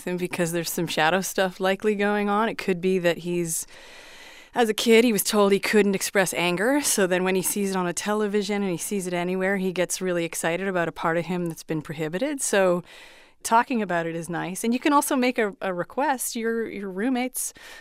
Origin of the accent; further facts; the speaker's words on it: Canada; Yes, but I'm Canadian.